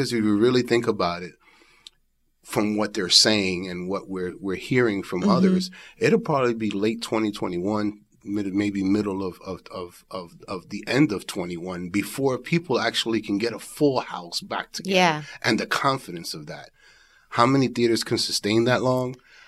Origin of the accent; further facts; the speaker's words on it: New York, United States; Growing up in New York, obviously Broadway, you have that multicultural mix.